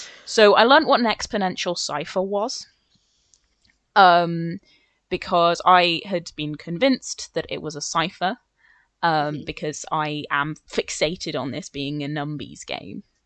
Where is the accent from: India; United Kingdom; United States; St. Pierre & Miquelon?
United Kingdom; England; I want to clarify, because we're from England